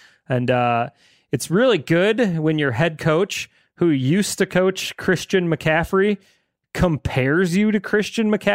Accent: Minnesota, United States; And I know that we're from Minnesota and it's kind of a homer pick for us

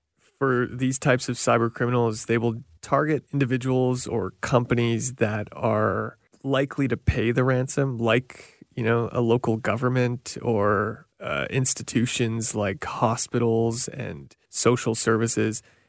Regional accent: Manitoba, Canada; I remember … kind of radio hits growing up because I'm from Manitoba.

